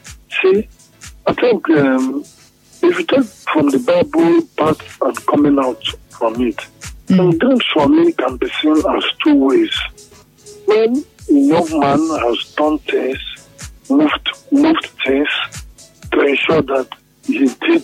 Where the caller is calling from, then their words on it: Port Harcourt, Rivers, Nigeria; I'm calling from Port Harcourt.